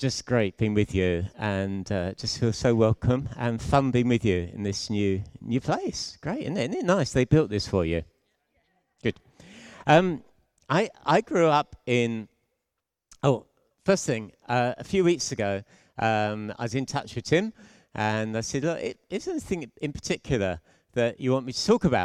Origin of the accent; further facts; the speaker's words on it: London, United Kingdom; So, when I was growing up, I was born and bred in North London.